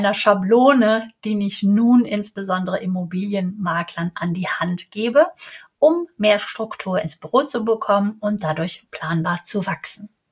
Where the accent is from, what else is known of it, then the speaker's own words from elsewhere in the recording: Cologne, North Rhine-Westphalia, Germany; Ich bin Kölnerin.